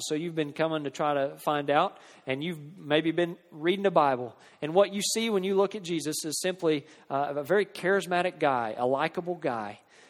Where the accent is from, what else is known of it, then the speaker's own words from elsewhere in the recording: Oklahoma, United States; Now, I am from Oklahoma, and I don't understand some of you Kentucky fans